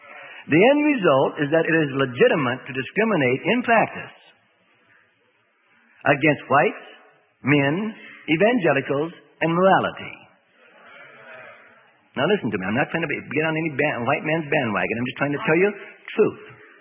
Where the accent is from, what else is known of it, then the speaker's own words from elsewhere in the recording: Northwest, United States; I was brought up in the Northwest, you know, a generation before most of you.